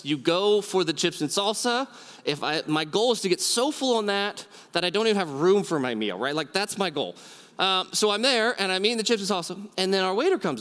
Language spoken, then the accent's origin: English; Houston, Texas, United States; He says, hey, where are you from? I said, oh, we're from Houston.